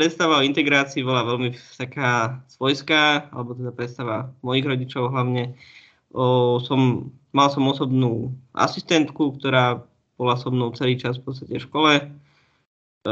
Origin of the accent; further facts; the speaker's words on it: Trnava, Trnava Region, Slovakia; now in Bratislava, Slovakia; Pochádzam z Trnavy, rodil som sa tam, aj som tam vyrastal. Momentálne žijem v Bratislave, som sa presťahoval kvôli práci. Mám 30 rokov.